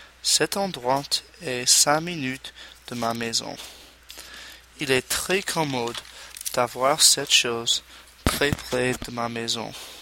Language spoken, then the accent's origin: French; West Hartford, Connecticut, United States; French is a second language; also born or lived in Charlotte, North Carolina; Ma ville natale est la place que ma famille habite, est West Hartford, Connecticut. À l'origine, je suis né à Charlotte, en Caroline du Nord. J'oubliais ma vie quand j'étais à Charlotte, parce que nous habitons là pour 2 années.